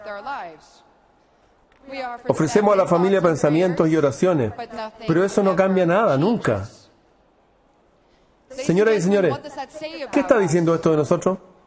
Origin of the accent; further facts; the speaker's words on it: Netherlands; esta es una pequeña ciudad de los Países Bajos, mi país de origen